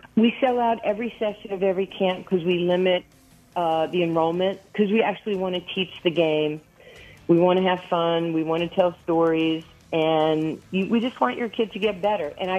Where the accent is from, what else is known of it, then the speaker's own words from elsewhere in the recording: New York, United States; I was a poor kid from a one parent family growing up in New York. We had no heat, no electricity, no food.